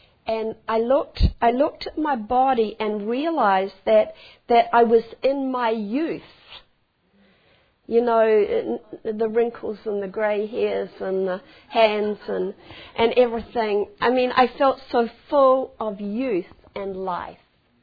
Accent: New Zealand; Now, we come from New Zealand. We think we have the greenest grass in the world because, as you know, we raise sheep and more sheep and more sheep.

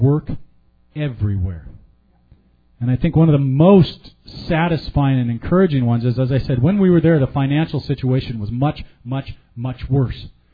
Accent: United States; I said, of course, I am from America, so I will have certain cultural things that are a part of me.

